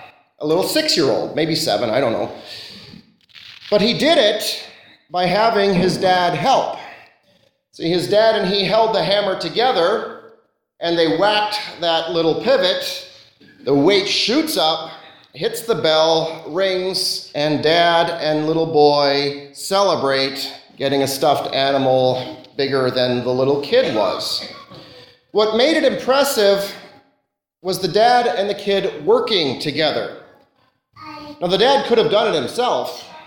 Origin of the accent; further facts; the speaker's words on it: California, United States; When I was growing up in California, there was an amusement park, a Six Flags park, called Magic Mountain.